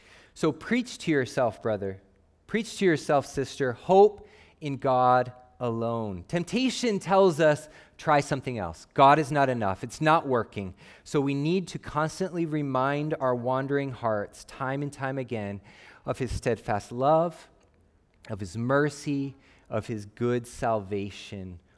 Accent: Phoenix, Arizona, United States; I grew up in Phoenix, Arizona.

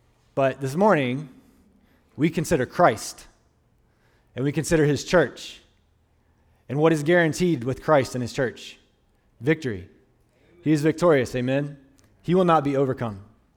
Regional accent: Deep South, United States; I'm born and raised in the Deep South

